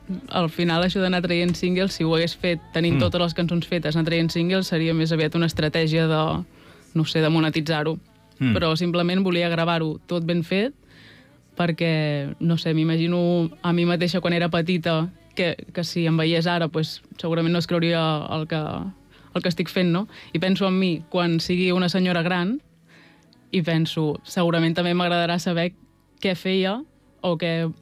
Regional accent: Font-rubí, Catalonia, Spain; now in Vilafranca del Penedès, Spain; Jo sóc de Font-rubí. Mm. Fa uns quants anys que visc a Vilafranca, però tinc un peu a cada lloc. I sóc de Font-rubí.

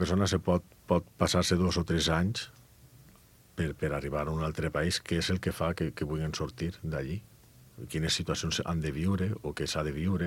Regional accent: Valencian Community, Spain; al meu poble, a València

